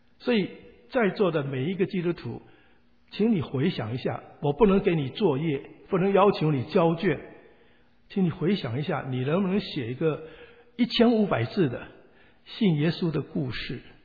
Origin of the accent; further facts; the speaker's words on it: China; 就发现我们中国人讲话很有道理的，百闻不如一见